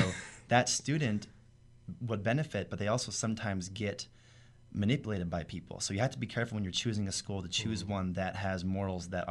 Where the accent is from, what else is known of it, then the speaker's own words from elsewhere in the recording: Vancouver, British Columbia, Canada; also born or lived in United States; Well, I grew up in Canada and America, so I'm from Vancouver, which is not necessarily a foreign country.